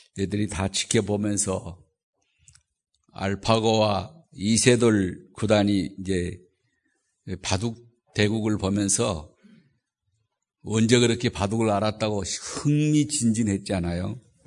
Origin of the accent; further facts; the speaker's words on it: South Jeolla, South Korea; 목포에서 한 60여 킬로 떨어져 있는 섬인데 거기서 그런 세계적인 사람이 나온 거죠.